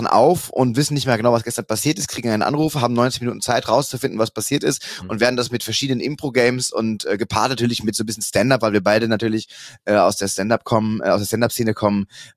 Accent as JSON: {"language": "German", "town": "Großburgwedel", "region": "Lower Saxony", "country": "Germany", "tie": "born there", "said": "Ich bin geboren in Großburgwedel."}